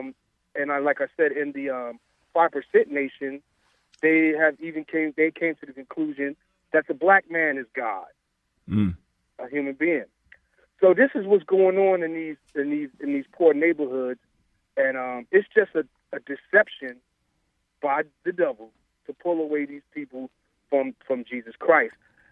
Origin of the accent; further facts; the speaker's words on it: New Jersey, United States; I was raised in New Jersey, northern New Jersey, during the late 70s and early 80s